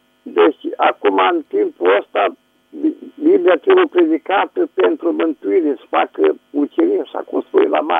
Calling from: Giurgiu, Giurgiu County, Romania; Eu sunt de la Giurgiu.

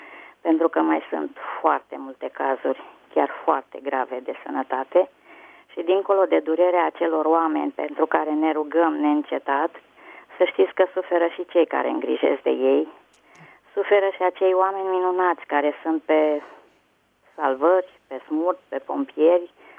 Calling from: Ploiești, Prahova, Romania; din Ploiești.

